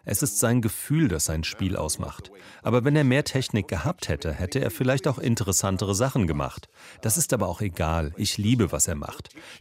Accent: Beirut, Beirut Governorate, Lebanon; Ich bin im Nahen Osten aufgewachsen, wo mein Vater einen Auftrag hatte, in Beirut mit arabischer Musik und Baladi-Rhythmen.

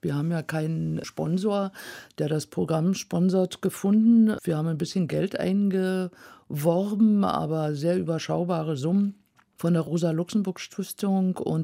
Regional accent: Berlin, Germany; also born or lived in Leipzig; Ich war als kleines Mädchen in Leipzig geboren, dann sehr früh nach Berlin gezogen mit den Eltern

